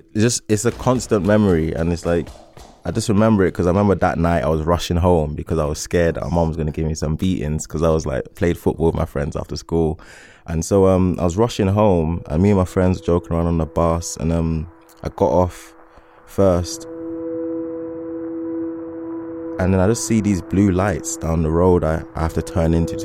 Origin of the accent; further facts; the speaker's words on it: East of England, United Kingdom; also born or lived in South London; it's my story of how I grew up in Essex and adapted.